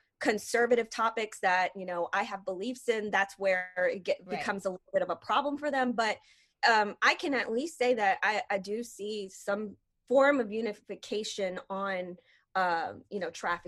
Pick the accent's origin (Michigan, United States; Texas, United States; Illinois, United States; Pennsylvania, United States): Texas, United States; Houston; so I'm from Houston.